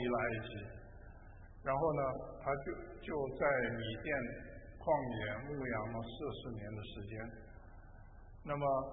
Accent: Taipei, Taiwan; moved away as an adult; 就好像说我是在台湾长大的，那么台湾的台北也可以说是我的老家，在那边。

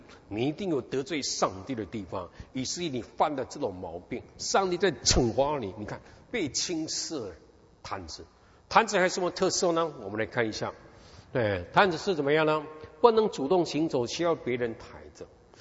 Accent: Taipei, Taiwan; 我在台湾出生长大，然后呢，我以前在台北住的地方转出来，又转就是一个老松国小

